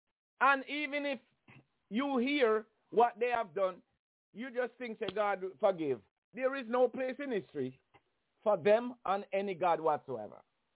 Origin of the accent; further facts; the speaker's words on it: Jamaica; I come from Jamaica.